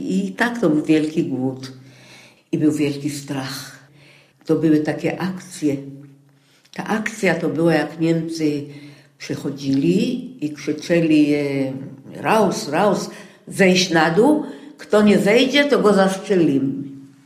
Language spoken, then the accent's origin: Polish; Warsaw, Masovian Voivodeship, Poland; born there; Ja się urodziłam w Warszawie w czerwcu. 3 miesiące Po moim urodzeniu to wybuchła wojna światowa.